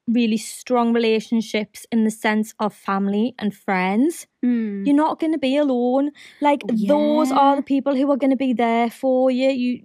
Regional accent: Newcastle, North East England, United Kingdom; And I don't know if that's because I'm from Newcastle.

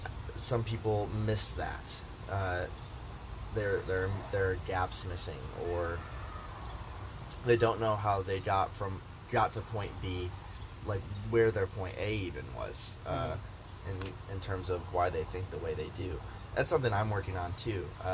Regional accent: Tecumseh, Michigan, United States; I grew up in Tecumseh, Michigan, and I didn't have a lot of variety of people.

